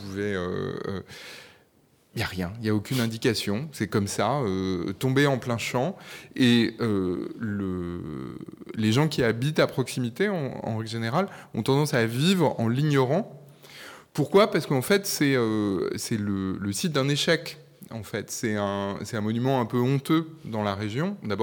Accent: Orléans, Centre-Val de Loire, France; Donc moi, j'ai grandi à Orléans

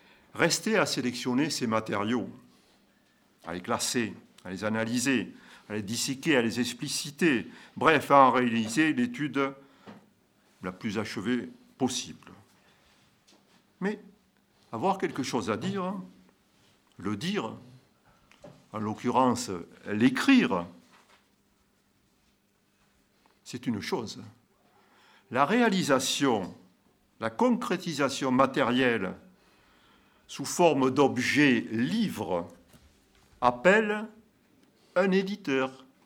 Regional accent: Maspie, Nouvelle-Aquitaine, France; moi je suis de Maspi. Maspi est le nom de mon village béarnais d'origine, 30 km au nord de Pau.

